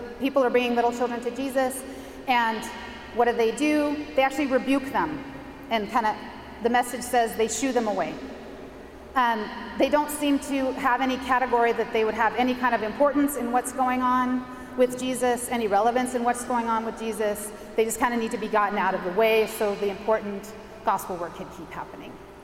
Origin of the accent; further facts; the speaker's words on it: San Francisco, California, United States; It's called All City. We're from San Francisco.